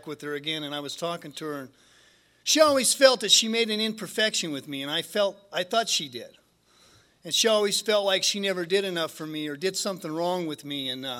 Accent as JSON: {"language": "English", "country": "United States", "tie": "born or raised there", "said": "I grew up in Wyoming, which is by Salt Lake"}